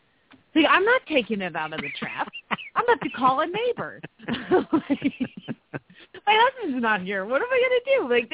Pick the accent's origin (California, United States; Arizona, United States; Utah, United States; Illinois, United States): Arizona, United States; Phoenix; from Phoenix, Arizona.